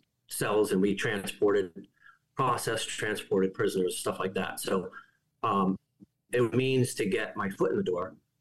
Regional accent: Easton, Massachusetts, United States; I grew up in Massachusetts, Easton, East Bridgewater area.

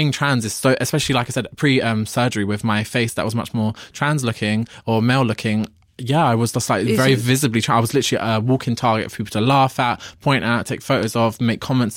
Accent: London, United Kingdom; And I'm from London. I'm even from like the worst place in the world to be trans.

